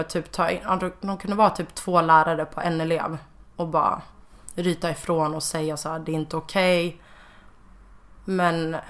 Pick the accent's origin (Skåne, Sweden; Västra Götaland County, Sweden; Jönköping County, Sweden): Västra Götaland County, Sweden; Gothenburg; Jag är född i Göteborg, så jag uppväxt med min mamma.